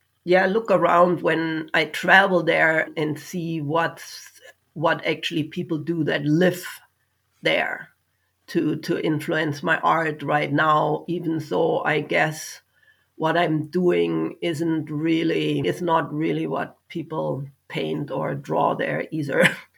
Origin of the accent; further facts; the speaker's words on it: Germany; moved away as an adult; now in Canada; I was born in Germany in the Alps. I lived there till I was 21 years old and immigrated to Canada.